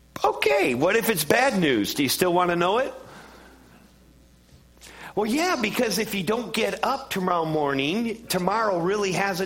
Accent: Michigan, United States; I recall going to the Henry Ford Museum in Detroit when I was a kid growing up in Michigan.

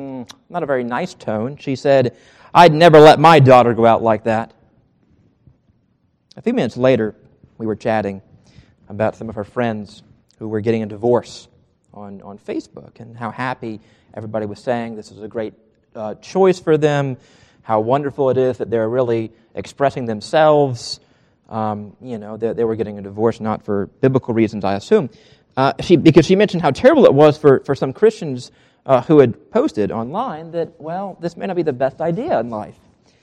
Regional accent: Southern United States, United States; as you know, I was trained to do as a Southerner

